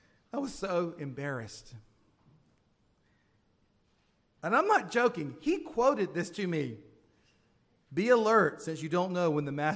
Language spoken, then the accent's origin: English; Florida, United States; the church that I grew up in Florida